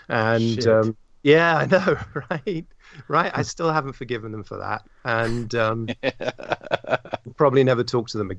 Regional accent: South East England, United Kingdom; when I was back in the UK, I was born and brought up in Oxfordshire.

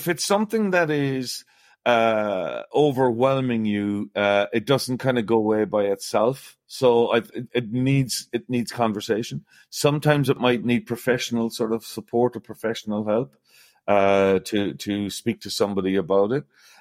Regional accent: Ireland; now in Australia; I came to Australia 35 or more years ago, and from my accent, you could probably guess St. Patrick's Day used to be the biggest day of my year.

